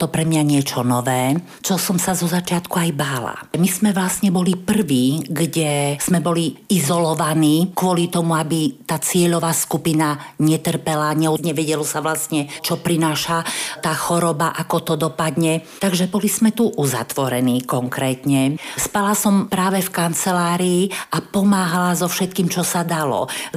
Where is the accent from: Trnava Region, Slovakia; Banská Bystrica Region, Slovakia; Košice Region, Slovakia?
Košice Region, Slovakia; Michalovce; moved away as an adult; now in Prague, Czech Republic; Ja pochádzam z východného Slovenska, som rodáčkou z Michaloviec, od krásnej zemplínskej Šíravy.